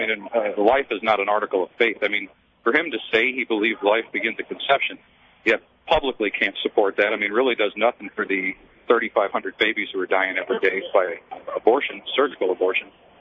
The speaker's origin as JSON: {"language": "English", "town": "St. Louis", "region": "Missouri", "country": "United States", "said": "now I'm from St. Louis, so I'm a very, I talk, you know, a lot with Archbishop Burke."}